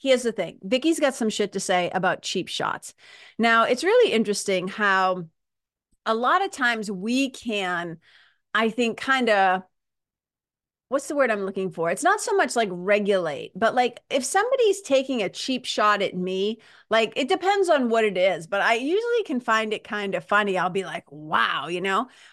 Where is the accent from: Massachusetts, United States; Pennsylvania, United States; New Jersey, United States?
Massachusetts, United States; Lawrence; now in New Hampshire, United States; And I said, well, I live north of here. And she's like, yeah, but that accent. And I said, oh, I grew up in Mass.